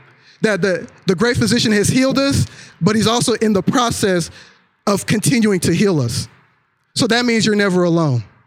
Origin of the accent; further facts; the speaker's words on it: Kansas, United States; In the small town I grew up, well, not small, in the fairly large, you know, middle America town I grew up in Kansas, we didn't have a Six Flags.